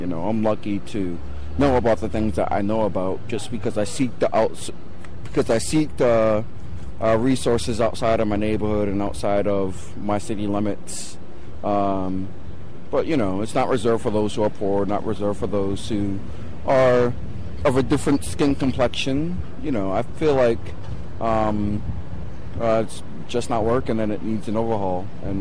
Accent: Providence, Rhode Island, United States; Providence. Just 45 minutes away from here. I grew up on like the not so nice side of Providence, so that south side where you get a lot of gang violence and poverty and all that, you know?

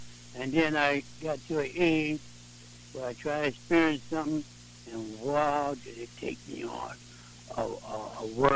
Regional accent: Hudson, United States; Growing up in Hudson was, you know, it was different back in them days.

